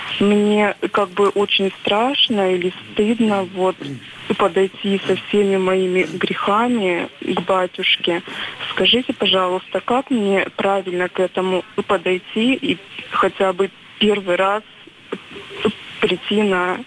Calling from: Kazakhstan; я из Казахстана.

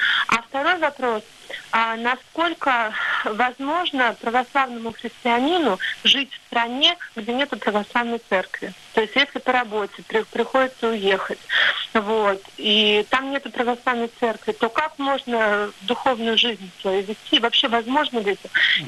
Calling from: Saint Petersburg, Russia; я звоню из Санкт-Петербурга.

